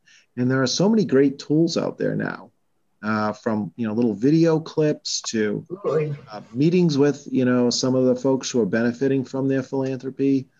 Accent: Massachusetts, United States; accent: Boston; I'm really hacking away with my Boston accent here

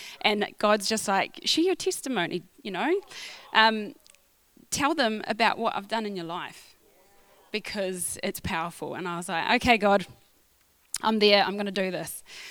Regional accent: Napier, Hawke's Bay, New Zealand; I grew up in Sunny Hawks Bay, Napier on the East Coast. It's well known for Art Deco buildings, if you like that sort of thing.

